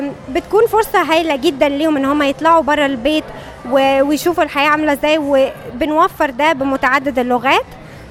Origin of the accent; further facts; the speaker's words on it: Egypt; أنا من مصر وكويس إن أنا بتكلم عربي